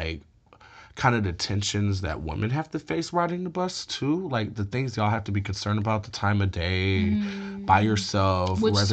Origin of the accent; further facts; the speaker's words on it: Detroit, Michigan, United States; I'm like, I'm from Detroit. That's why.